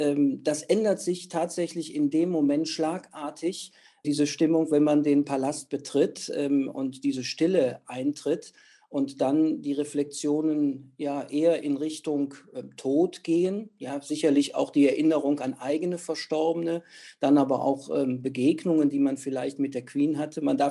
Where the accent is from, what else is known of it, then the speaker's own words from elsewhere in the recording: Germany; now in London, United Kingdom; ein Iraner aus Schottland, eine Inderin aus Hampton Court, jemand aus Buckinghamshire, ich dann als Deutscher hier aus Whitechapel.